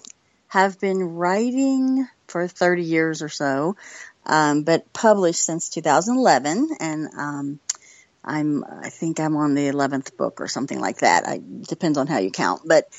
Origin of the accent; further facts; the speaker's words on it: Kentucky, United States; I've kind of wanted to write something about my home state, Kentucky